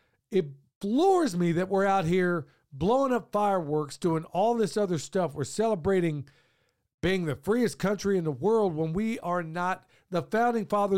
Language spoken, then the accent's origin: English; North Carolina, United States; but I am an American first. I am, you know, I am a North Carolinian first. That's really what I am.